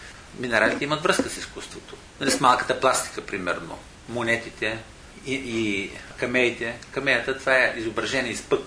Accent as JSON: {"language": "Bulgarian", "town": "Kardzhali", "region": "Kardzhali Province", "country": "Bulgaria", "tie": "born or raised there", "said": "Аз съм родом от Кърджали, източните Родопи."}